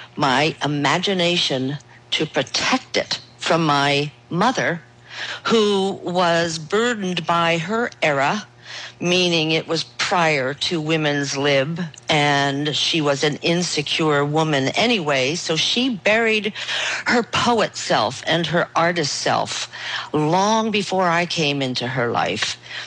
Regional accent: East Coast, United States; I call myself an urban wild woman because I grew up on the East Coast

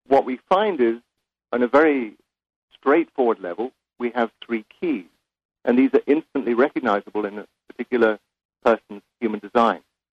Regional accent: England, United Kingdom; I grew up in England. I had a childhood in England. I went to school there

